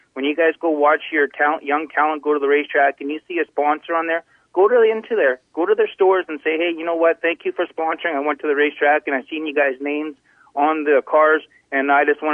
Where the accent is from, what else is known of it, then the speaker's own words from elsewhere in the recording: Victoria, British Columbia, Canada; where I come from Western Speedway, our racetrack, it has brought a lot of good race car drivers out of Western Speedway in Victoria.